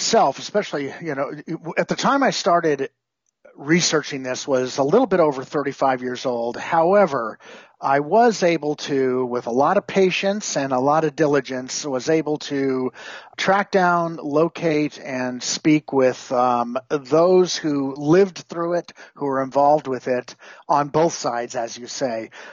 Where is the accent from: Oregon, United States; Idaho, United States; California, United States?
California, United States; Whittier; and I grew up in Whittier, California, just about a dozen miles, 20 miles away from the location where it happened.